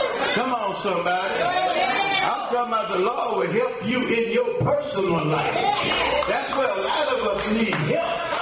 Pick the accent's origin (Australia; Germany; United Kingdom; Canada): Germany; I grew up over in Germany.